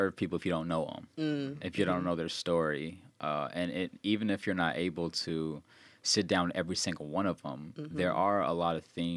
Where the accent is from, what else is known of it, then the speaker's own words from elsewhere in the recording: Dallas, Texas, United States; also born or lived in Alabama; I grew up in the Dallas area, went to school in Alabama, never really spent much time in the Midwest aside from my internship.